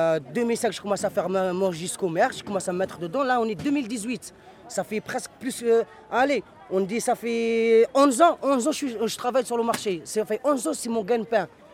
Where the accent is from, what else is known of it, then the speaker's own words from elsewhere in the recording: Algeria; now in France; moi je suis un Algérien